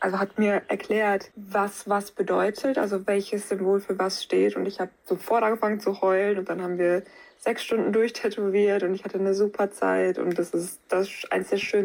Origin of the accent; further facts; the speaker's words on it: Düsseldorf, North Rhine-Westphalia, Germany; ich bin 27 Jahre alt, ich komme aus Düsseldorf.